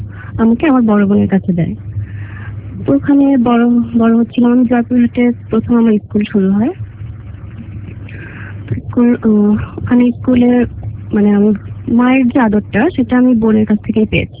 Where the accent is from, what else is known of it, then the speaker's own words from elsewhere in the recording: Pabna, Rajshahi Division, Bangladesh; আমার জন্ম হয় পাবনাতে, সেখানে জন্মের কিছুদিন পরে মানে 3 বছর পরে আমার আম্মু মারা যায়। তো আমি ফ্যামিলিতে আমার বোনদের কাছে বড় হয়েছি, বড় পাবনাতে আমরা থাকতাম।